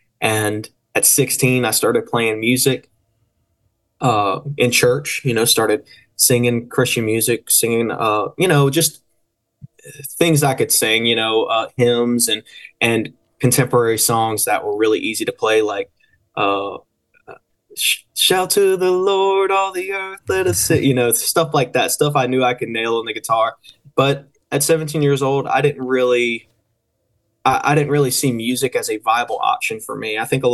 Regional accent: Porter, Louisiana, United States; That's really where I grew up. I mean, I grew up in Porter, Louisiana, so not far from where you guys are.

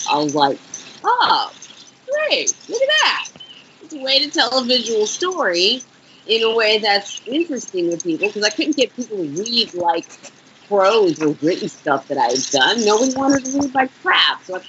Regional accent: Orlando, Florida, United States; also born or lived in Bronx, New York; that's where I grew up, Orlando, Florida. I was born in the Bronx, by the way.

